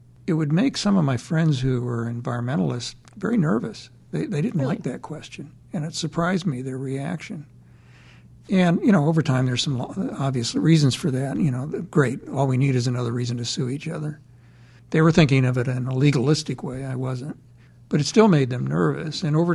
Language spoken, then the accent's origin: English; Kansas City, United States; Outside of Kansas City, in the suburban edge of Kansas City.